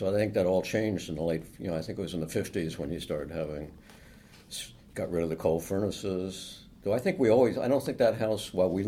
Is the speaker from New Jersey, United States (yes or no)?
yes; Princeton, New Jersey, United States; growing up in Princeton when I had a science project in physics in my junior year in high school